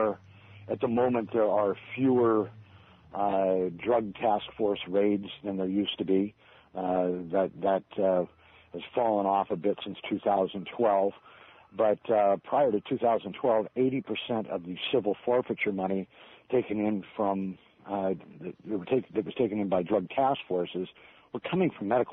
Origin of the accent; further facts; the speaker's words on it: Seattle, Washington, United States; also born or lived in Moscow, Russia / Honolulu, United States; I was born and raised in Seattle, but moved away and lived pretty much all over the place for like 20 years, everywhere from Moscow, Russia, to Honolulu, Hawaii.